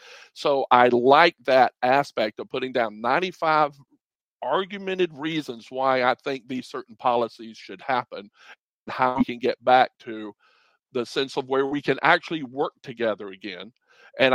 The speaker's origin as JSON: {"language": "English", "region": "South Carolina", "country": "United States", "tie": "born or raised there", "said": "I grew up here in South Carolina on a farm, and I grew up at a time when Jim Crow was still in place."}